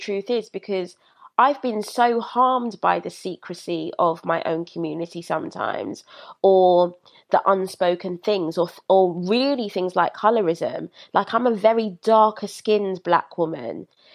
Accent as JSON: {"language": "English", "town": "Brixton", "region": "London", "country": "United Kingdom", "tie": "born or raised there", "said": "there was a minority of white students at the school I went to. I was raised in Brixton. Everyone was Black."}